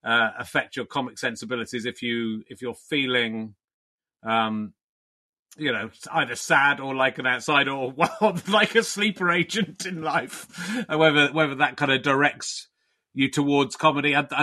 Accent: Pocklington, Yorkshire and the Humber, United Kingdom; born there; I was born in Pocklington, so I'm East Ridings and you're West Ridings, right? I was born near York, anyway.

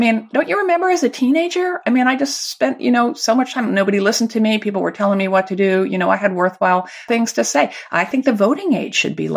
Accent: United States; I want to say right off the bat that I'm American

